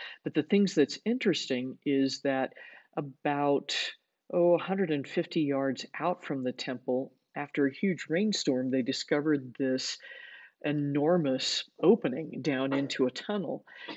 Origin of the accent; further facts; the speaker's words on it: the South, United States; accent: southern; they forgive me for my southern accent on the Spanish here.